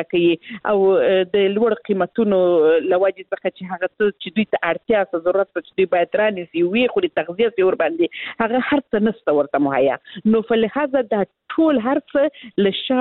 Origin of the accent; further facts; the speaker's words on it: Helmand, Afghanistan; زه خپل د هلمند ولایت څخه یم